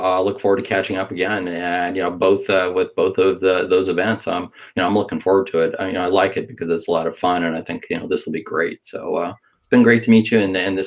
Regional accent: Western US, United States; I grew up in the Western U.S., so, you know, you listen to some country Western and stuff like that.

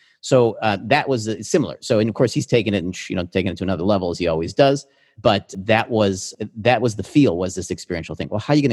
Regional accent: Chicago, Illinois, United States; You know, I grew up in Chicago in improv.

